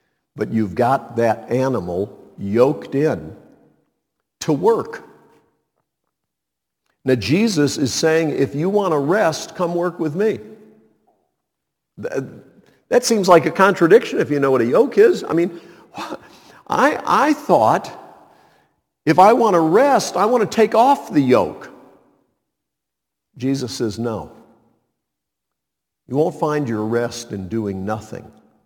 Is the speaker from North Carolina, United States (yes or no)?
yes; Montreat, North Carolina, United States; When I was growing up in Montreat, North Carolina, we lived with my aunt and grandmother.